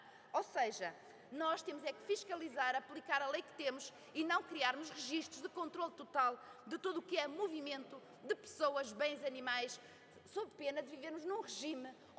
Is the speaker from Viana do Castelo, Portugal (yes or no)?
yes; Arcos de Valdevez, Viana do Castelo, Portugal; Eu que sou de Arcos de Valdez, da Peneda Gerês